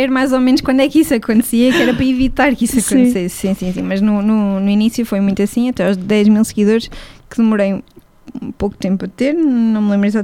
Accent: Aveiro, Centro, Portugal; now in Lisbon, Portugal; Sou de Aveiro

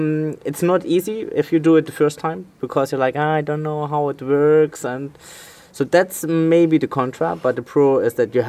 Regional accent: Germany; English is a second language; I'm from Germany

